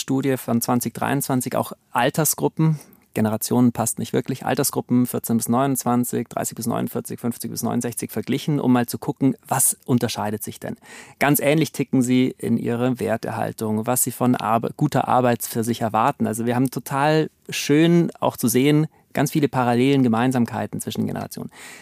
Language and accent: German; Bavaria, Germany; Was mache ich als Allgäuer, wenn ich mit kleinen Kindern auf den Berg gehe?